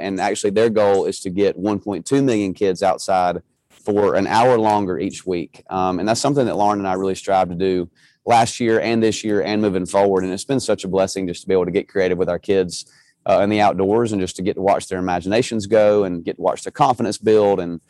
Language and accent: English; Georgia, United States; born there; And I was born in Georgia, and I've got a lot of family in North Carolina.